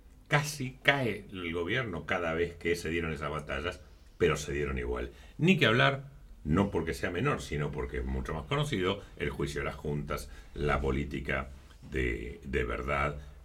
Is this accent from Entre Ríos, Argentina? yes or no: no; Almirante Brown, Buenos Aires Province, Argentina; trabajaba primero en el Consejo Deliberante de Almirante Brown, mi pueblo